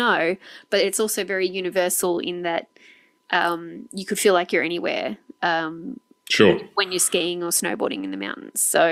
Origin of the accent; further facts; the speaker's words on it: Australia; Like we're Australians from Australia, so they're Canadians from Canada.